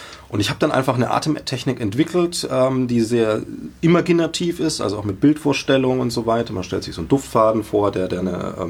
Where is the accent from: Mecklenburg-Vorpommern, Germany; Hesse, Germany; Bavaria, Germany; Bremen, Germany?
Bavaria, Germany; Würzburg; now in Leipzig, Germany; bin gebürtiger Franke in der 7. Generation Würzburger, wohnhaft, mindestens übrigens, das davor weiß man nicht so genau, und seit 5 Jahren in Leipzig